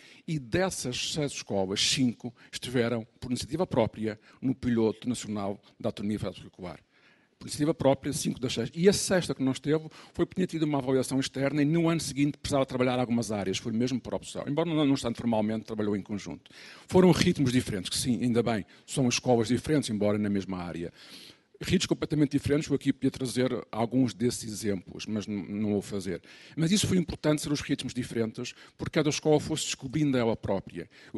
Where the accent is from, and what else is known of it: Portugal